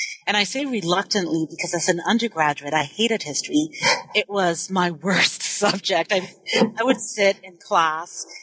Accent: Massachusetts, United States; also born or lived in Nigeria; I am originally from Nigeria. So I was born in Nigeria, and when I was about 2 years old, my family moved to the U.S. My parents were both at the University of Massachusetts

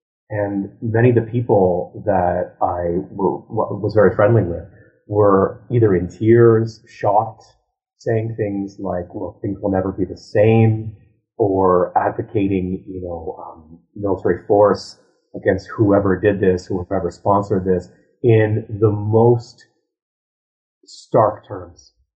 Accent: Ottawa, Ontario, Canada; So I was raised in Ottawa.

